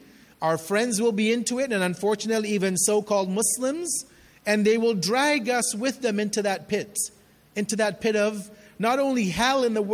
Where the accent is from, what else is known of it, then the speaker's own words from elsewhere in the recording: Edmonton, Alberta, Canada; people that I grew up with in Edmonton